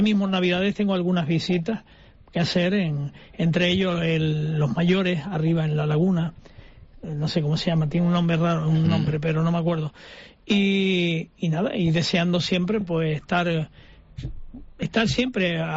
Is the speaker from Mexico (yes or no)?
no; Canary Islands, Spain; nos veremos en cualquier plaza de cualquier isla, porque yo soy canario de mis yo isla.